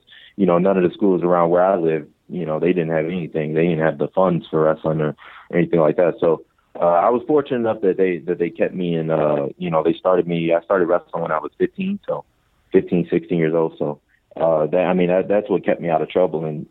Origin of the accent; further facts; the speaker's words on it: Detroit, Michigan, United States; No, I'm from Joy Road in Evergreen. So it's like the heart of Detroit, you know. It's the worst of the worst, really.